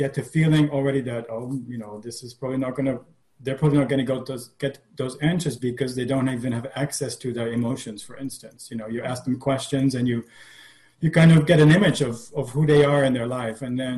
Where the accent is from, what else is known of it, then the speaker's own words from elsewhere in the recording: Netherlands; my first name, which is a little tricky because I'm from the Netherlands